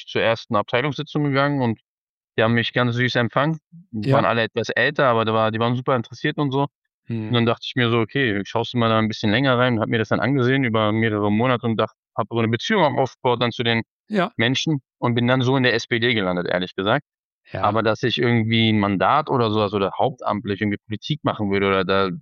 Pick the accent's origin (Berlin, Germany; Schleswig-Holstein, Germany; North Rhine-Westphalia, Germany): Berlin, Germany; ich komme aus dem Schöneberger Norden. Das ist dieser Palastkiez, Palastium-Kiez.